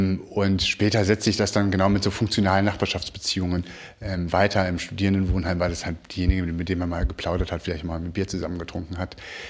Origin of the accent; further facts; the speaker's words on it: Cologne, North Rhine-Westphalia, Germany; also ich bin ja aufgewachsen im Vorort von Köln und ein Familienhaussiedlung